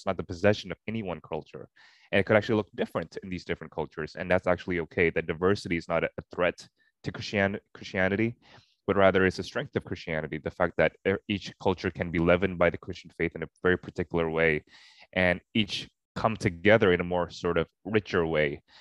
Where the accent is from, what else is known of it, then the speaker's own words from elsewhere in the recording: Singapore; also born or lived in Jakarta / Los Angeles / Philadelphia / Edinburgh; I grew up in Singapore and then I moved back to Jakarta before I went to LA and then Philadelphia and then Edinburgh.